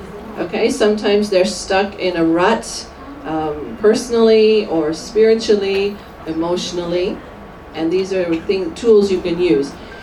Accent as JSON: {"language": "English", "country": "Singapore", "also_born_or_lived": "United States", "lives_now": "Malaysia", "said": "I'm actually from Singapore by way of America. Okay. Still have some of that accent. And currently I'm helping the smaller churches in Malaysia."}